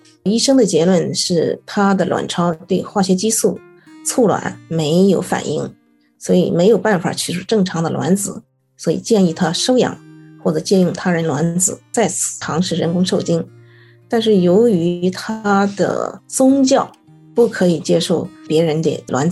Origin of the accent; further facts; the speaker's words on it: China; 作为一个中国人，能够把中国文化和中华民族的中医这一个独特的技巧运用到西方人口的国家